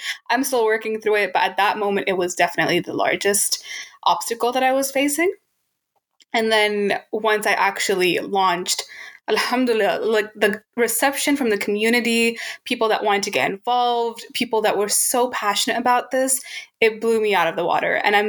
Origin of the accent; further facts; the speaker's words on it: United States; now in Canada; When I, and also I'm from America, and I didn't know what the nonprofit scene was like in Canada.